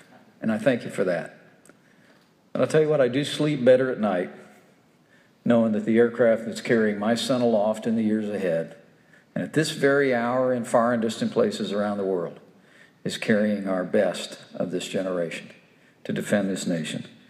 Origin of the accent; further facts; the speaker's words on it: Columbus, Indiana, United States; I grew up down in Columbus, Indiana, just off of what was the old Bacalar Air Force Base.